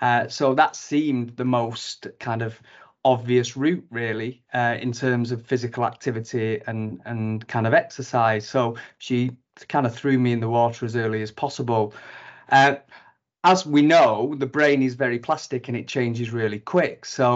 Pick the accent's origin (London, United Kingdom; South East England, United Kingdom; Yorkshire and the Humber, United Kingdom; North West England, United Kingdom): North West England, United Kingdom; Salford; So I'm from Salford originally, and I've never really moved out the place.